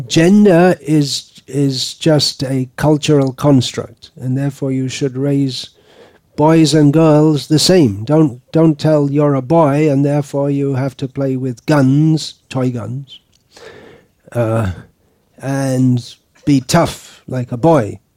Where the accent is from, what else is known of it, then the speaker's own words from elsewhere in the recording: Detroit, Michigan, United States; well, we're from Detroit, that thing, kind of things. We grew up with that.